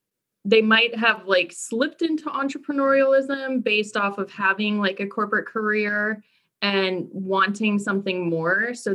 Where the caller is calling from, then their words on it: Burke, Virginia, United States; I am coming to you from Burke, Virginia, which is just about 15, 20 miles from Arlington. So I'm local, but from my home office.